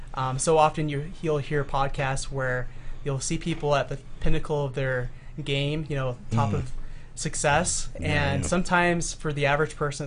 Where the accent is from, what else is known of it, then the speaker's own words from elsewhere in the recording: Detroit, Michigan, United States; So I grew up in Detroit.